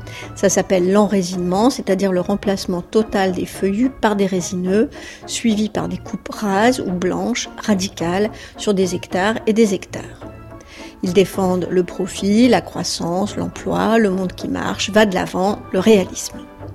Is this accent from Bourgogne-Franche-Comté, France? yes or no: yes; Bourgogne-Franche-Comté, France; Je suis une fille du pays, tout simplement. Donc, je suis née dans le Morvan et je voulais rester dans le Morvan, tout simplement pour y vivre et élever mes enfants. Dans les années 80, je me suis installée, donc seule, avec 130 brebis, sur une surface de 30 hectares.